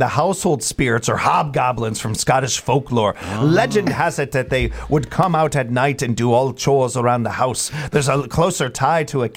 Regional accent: Chicago, Illinois, United States; happened in my hometown of Chicago, and no one could tell me any different.

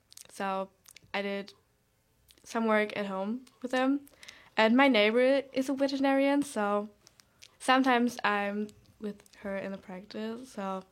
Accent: Northern Germany, Germany; English is a second language; Oh, I'm more from the north side of Germany.

